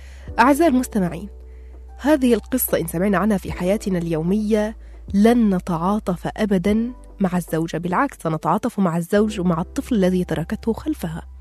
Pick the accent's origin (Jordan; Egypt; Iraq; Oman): Egypt; ودي فعلا حاجة صح علينا احنا كمصريين عموما يعني.